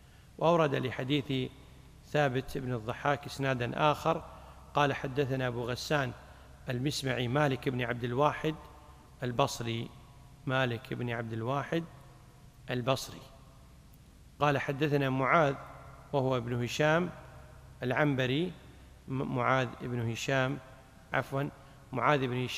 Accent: Kuwait; عندنا بالكويت

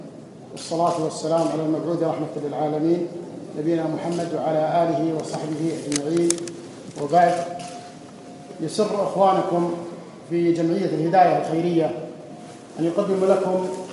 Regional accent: Kuwait; ونحن في بلدنا الكويت من أول الدول التي اكتوت بنار الإرهاب

